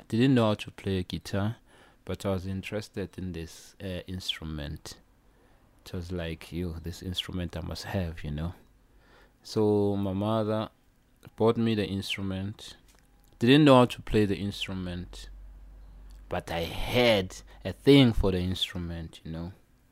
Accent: Soweto, Gauteng, South Africa; I was born and raised in Soweto. Being born in the late towards early 80s.

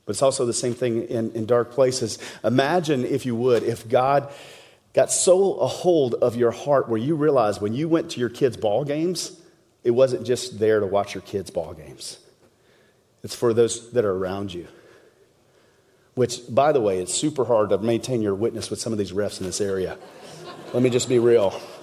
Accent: South Carolina, United States; I'm from South Carolina, okay?

